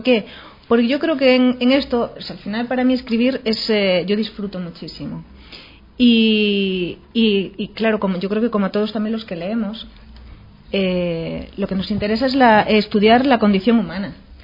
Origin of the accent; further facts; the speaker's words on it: Galicia, Spain; ¿Quién lo diría siendo gallega, verdad?